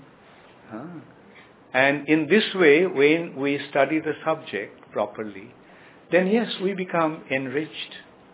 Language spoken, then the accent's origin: English; India; I was in Europe. I'm Indian. I'm born Indian. I was in Europe